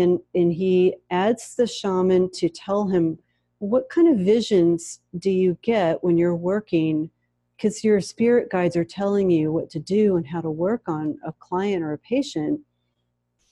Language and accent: English; United States; I come from a different culture. I come from the American culture, and the American culture is a melting pot of cultures.